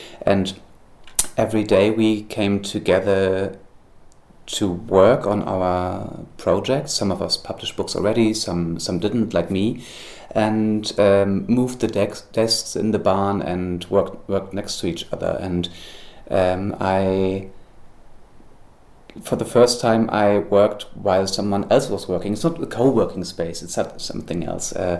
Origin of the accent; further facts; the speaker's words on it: Hamburg, Germany; English is a second language; now in Berlin, Germany; I live in Berlin. Originally, I'm from Hamburg